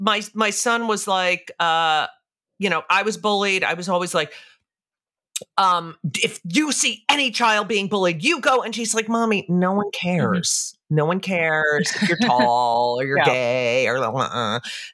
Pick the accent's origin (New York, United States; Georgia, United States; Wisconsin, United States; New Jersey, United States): New Jersey, United States; and we grew up, I grew up in New Jersey